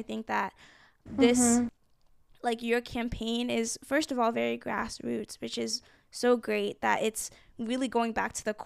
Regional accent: Nigeria; part of that is also because I'm from Nigeria and there's like a lot of corruption there

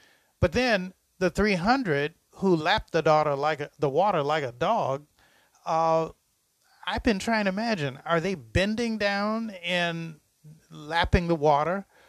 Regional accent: Detroit, Michigan, United States; He was from New Haven, Connecticut. I was from Detroit.

